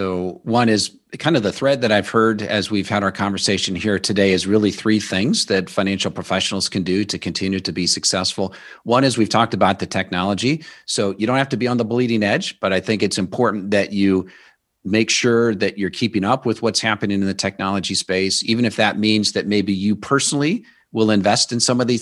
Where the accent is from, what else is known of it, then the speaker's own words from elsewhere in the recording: Omaha, Nebraska, United States; I grew up in Omaha, Nebraska, so I'm a big Nebraska Cornhusker football fan.